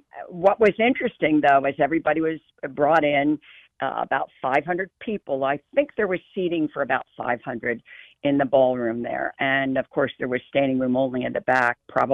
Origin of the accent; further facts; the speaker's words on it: Pennsylvania, United States; No, Andy, I grew up in Delaware County, actually. I'm a Delco girl at heart, me and Tina Fey and a few other people, but I've been in Chester County now for 33 years.